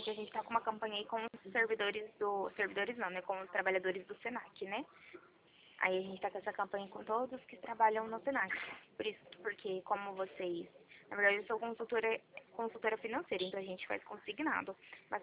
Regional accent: São Paulo, Brazil; Eu sou do interior de São Paulo

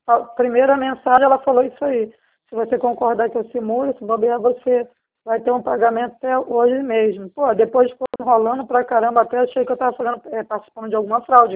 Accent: Colombia; now in Brazil; Sou da Colômbia.

